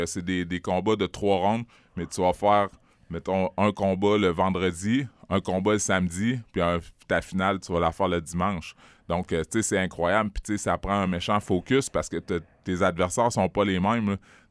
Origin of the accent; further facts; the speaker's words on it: Quebec City, Quebec, Canada; born there; je suis né en 1981 à Québec. Des petits métis, des petits blacks, il n'y en avait pas beaucoup.